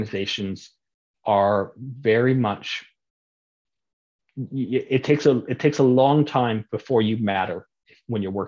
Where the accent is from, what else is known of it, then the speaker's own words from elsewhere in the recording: Calgary, Alberta, Canada; I grew up in Calgary.